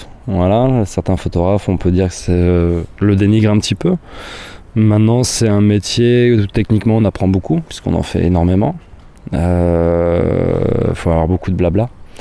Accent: France; pour moi ça a été une très bonne expérience pour arrêter de me plaindre entre guillemets en tant que français

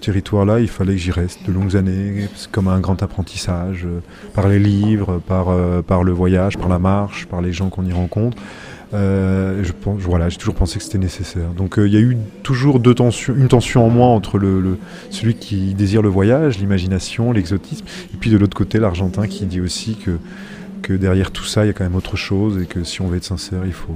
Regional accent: France; moved away as an adult; Donc j'ai grandi en France à partir de l'âge de 5 ans.

